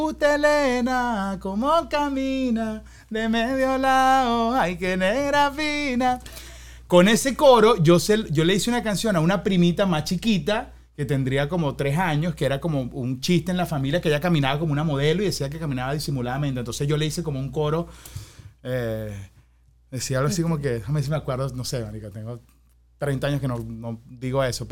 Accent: Maracay, Aragua, Venezuela; also born or lived in Mérida; Yo soy de Maracay, o sea, yo nací en Mérida, pero yo soy maracayero, de aprendí a hablar en Maracay, o sea, mis fines de semana eran o en San Juan con mi familia

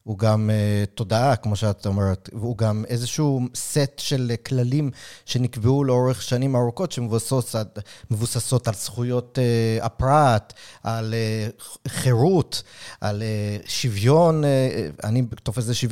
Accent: United States; now in Israel; הסימפתיה הבסיסית שאני גדלתי בארצות הברית, שזה היה דור יותר, 18 עד 24

